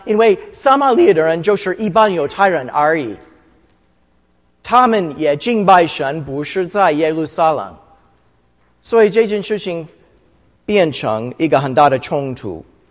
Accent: Florida, United States; 我不是加拿大人，我是美国人。因为我发现他对我很亲切，我愿意告诉他我是从佛罗里达州来的。所以我告诉他我也是基督徒。

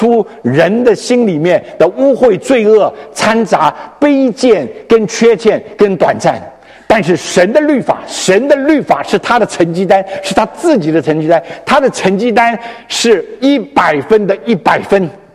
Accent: China; 我们中国人说南蛮绝食哈，所以把南方人通通打倒了哈，是因为你听不懂。

